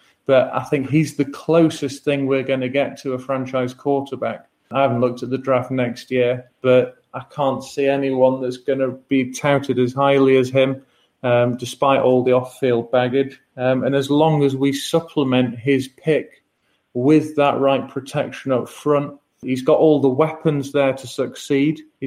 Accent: United Kingdom; because I'm British, so I'm taking that first.

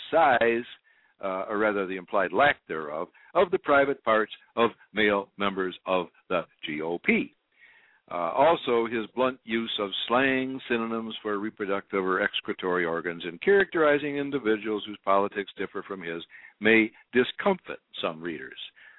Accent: Detroit, Michigan, United States; You know, they were going to come from my hometown. You know, which is Detroit.

